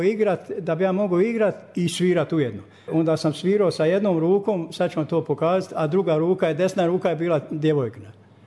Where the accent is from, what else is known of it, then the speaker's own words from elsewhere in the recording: Agići, Republika Srpska, Bosnia & Herzegovina; ja sam iz Agića